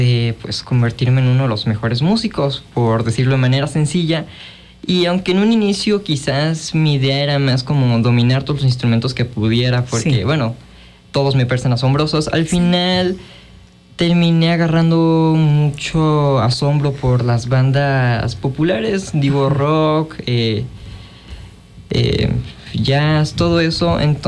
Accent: Mexico City, Mexico; now in Morelos, Mexico; No, yo soy de Ciudad de México. Nos mudamos a Morelos a inicios de pandemia.

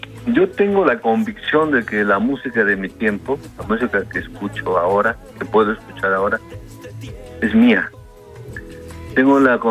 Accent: Mexico City, Mexico; born there; porque nací en la Ciudad de México y todas las tradiciones se juntan aquí, y las vanguardias también.

